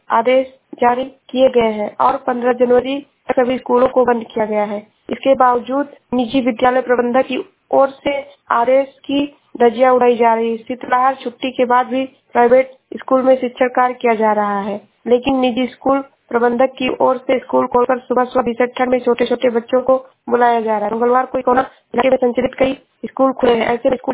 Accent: Shravasti, Uttar Pradesh, India; मैं जिला सरावस्ती से हूँ।

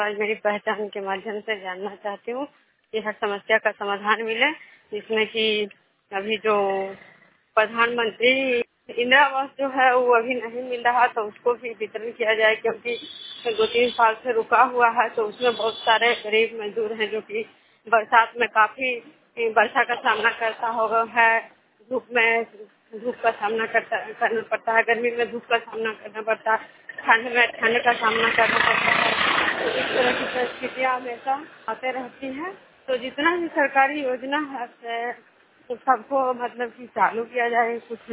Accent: Bihar, India; मैं विष्णुपुर ग्राम खजरा पंचायत नालंदा जिला नर्मदा सपर के निवासी हूँ।

